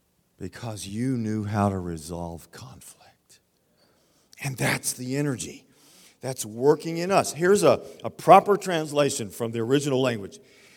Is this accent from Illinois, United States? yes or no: no; Texas, United States; God is the energy working in, I'm from Texas, but this is a good translation from the Greek.